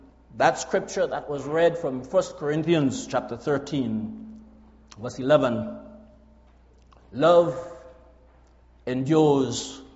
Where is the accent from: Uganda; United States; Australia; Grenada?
Grenada; we are from Grenada, the Isle of Spice, which is 12 miles wide, 21 miles long, 133 square miles.